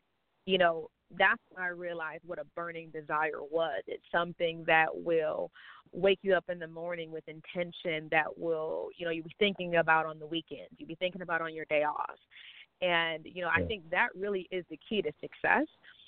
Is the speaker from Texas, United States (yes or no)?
no; Michigan, United States; But I'm originally from Michigan. I recently moved to Atlanta. I was a TV host in Detroit.